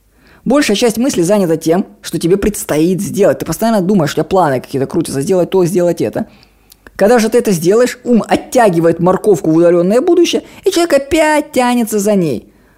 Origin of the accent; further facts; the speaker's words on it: Russia; А когда он узнал, что я из России